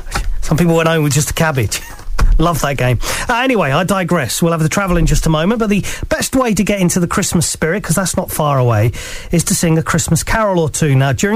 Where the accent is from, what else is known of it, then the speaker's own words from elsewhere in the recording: England, United Kingdom; I am English.